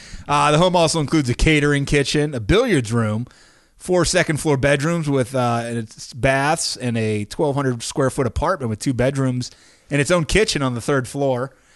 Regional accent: Minnesota, United States; I'm a Minnesotan, whatever that means. I like New York, but I'm not one of them.

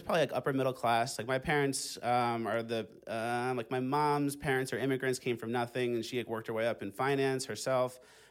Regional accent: Long Island, New York, United States; Long Island originally.

